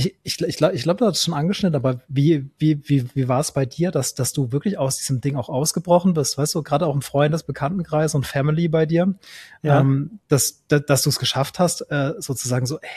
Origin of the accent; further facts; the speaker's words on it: Baden-Württemberg, Germany; wir waren viel wandern im Schwarzwald, wo ich herkomme.